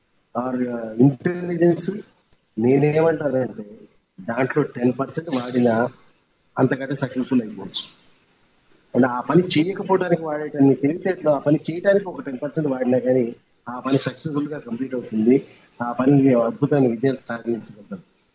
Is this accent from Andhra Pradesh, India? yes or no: no; Hyderabad, Telangana, India; నేనండి చిన్నప్పటి నుంచి అండి హైదరాబాద్లోనే ఉన్నాను, ఇప్పుడు హైదరాబాద్లో ఉన్న ఫ్యామిలీ ఉంది